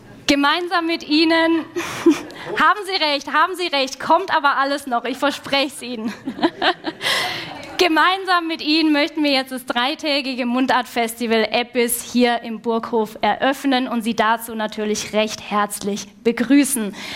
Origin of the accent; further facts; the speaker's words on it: Baden-Württemberg, Germany; accent: Alemannic; Ich bin ja auch an der Schweizer Grenze aufgewachsen. Aber es ist halt leider so, dass der Dialekt von Generation zu Generation immer mehr verloren gegangen ist bei mir, der Familie. Aber trotzdem ist Alemannische für mich Heimat